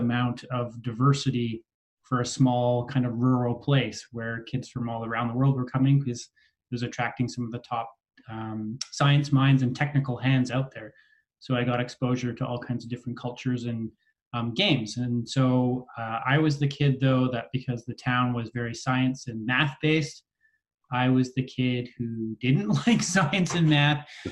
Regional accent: Deep River, Ontario, Canada; also born or lived in England; I grew up in, I moved from England when I was five and grew up in small town Ontario, Deep River, Ontario

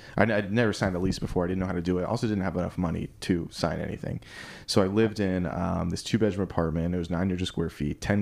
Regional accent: Las Vegas, Nevada, United States; also born or lived in South Georgia, United States; I never wanted to develop a Southern accent because my cool thing is like, oh, I'm from Vegas.

